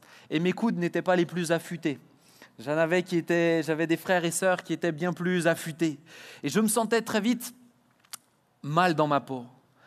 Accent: France; je suis français

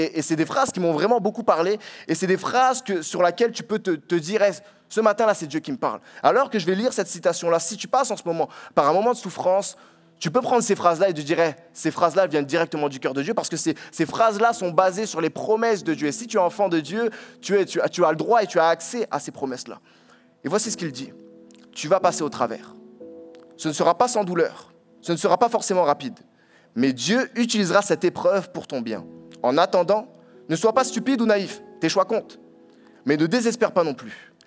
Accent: France; En plus je suis français, apparemment les français on a la réputation d'être râleurs

